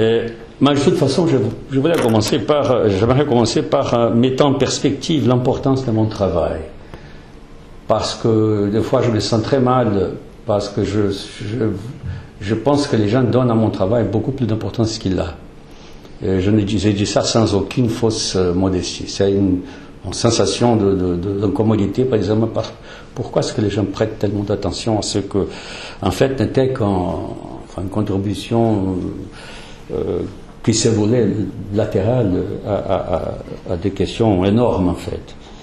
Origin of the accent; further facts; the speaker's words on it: Brazil; French is a second language; parce que je suis brésilien, le Brésil c'est un pays qui a toujours regardé vers l'Atlantique